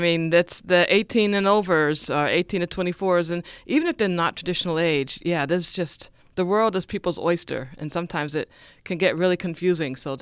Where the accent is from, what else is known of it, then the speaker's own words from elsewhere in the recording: Boston, Massachusetts, United States; I grew up in Boston. Go Patriots.